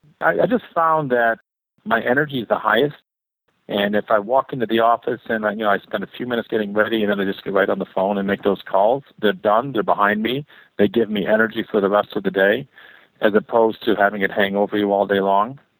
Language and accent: English; Canada; I was raised in Canada. So I was considered a foreigner